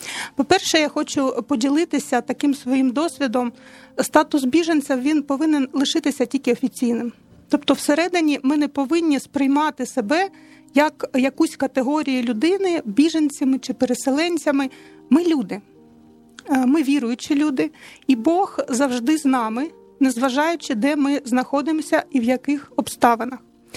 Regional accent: Luhansk Oblast, Ukraine; born there; moved away as an adult; Я народилась на Луганщині, це моя батьківщина. А в 14-му році я полишила, стала, скажімо так, біженцем.

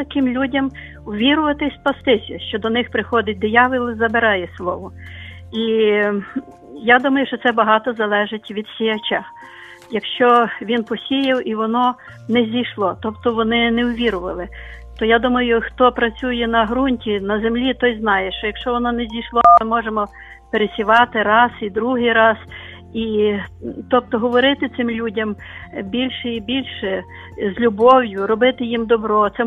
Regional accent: Lviv, Lviv Oblast, Ukraine; я зі Львова.

